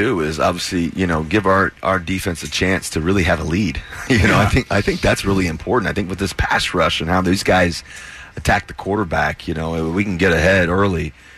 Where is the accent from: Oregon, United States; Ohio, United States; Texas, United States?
Ohio, United States; Cincinnati; You know, I grew up, I was born in Cincinnati, Ohio, 1988, when you won the MVP.